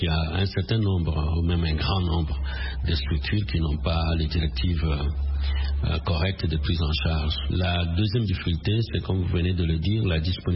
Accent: DR Congo; ici chez nous en RDC

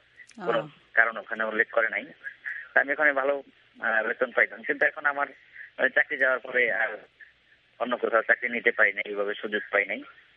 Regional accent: Gazipur, Dhaka Division, Bangladesh; আমি একজন গাজীপুরের স্থানীয় সংবাদকর্মী।

